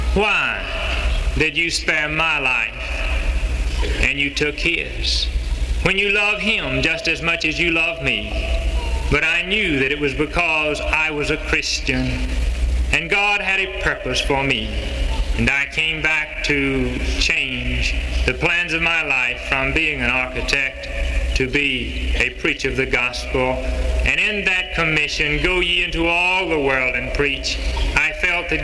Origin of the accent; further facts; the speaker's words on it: Alabama, United States; I was called to go to one of the finest churches in my home state of Alabama, just 40 miles from my mother and father's home.